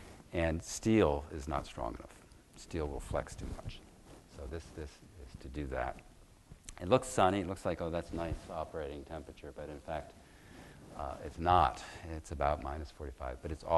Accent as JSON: {"language": "English", "region": "New York", "country": "United States", "said": "I'm from New York, so I'd like that."}